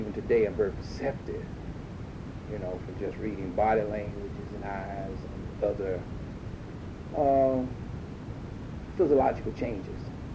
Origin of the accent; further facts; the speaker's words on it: Chapel Hill, North Carolina, United States; One of the things in growing up in Chapel Hill, we developed some very special relationships with some of the white kids that went to Chapel Hill High.